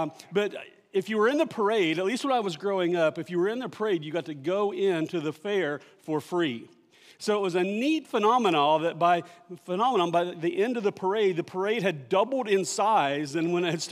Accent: Ohio, United States; I remember as a kiddo growing up in Washington County, Ohio.

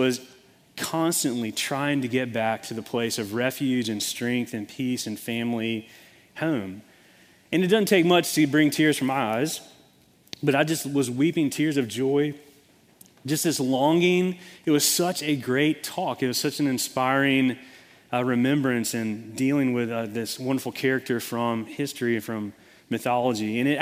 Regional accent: Chattanooga, Tennessee, United States; someone I knew from growing up in Chattanooga

